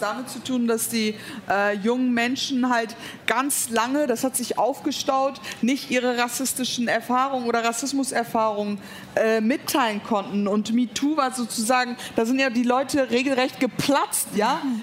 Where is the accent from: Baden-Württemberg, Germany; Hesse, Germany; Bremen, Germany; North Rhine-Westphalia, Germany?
Bremen, Germany; die Herkunftsfrage, woher kommst du, ja aus Bremen, ja woher denn in echt